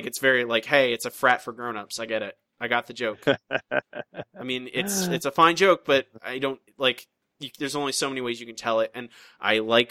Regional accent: Florida, United States; I think that, again, is about theme parks and growing up in Florida.

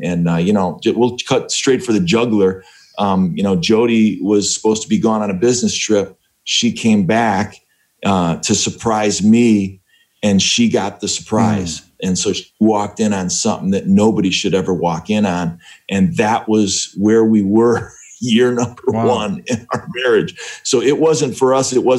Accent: Ohio, United States; We grew up in Northeastern Ohio, but we kept our relationship going throughout college.

